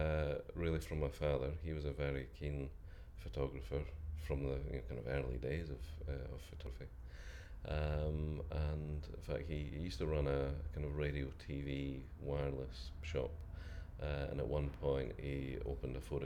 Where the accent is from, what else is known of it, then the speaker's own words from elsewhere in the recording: Edinburgh, Scotland, United Kingdom; I'm 51, I'm from Edinburgh, in Scotland.